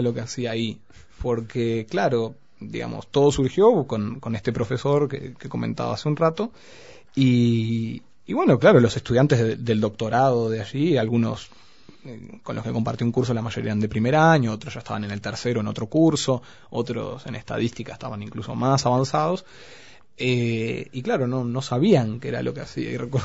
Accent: Uruguay; now in Chile; Somos varios, sí, somos varios uruguayos.

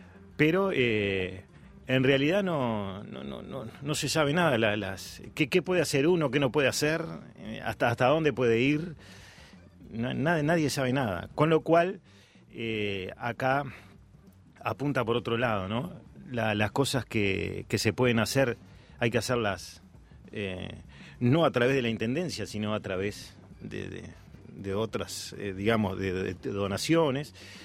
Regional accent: Aguas Corrientes, Canelones, Uruguay; cuando me dicen de dónde sos, le digo de Aguas Corrientes. Bueno, incluso los libros dicen oriundo de Aguas Corrientes.

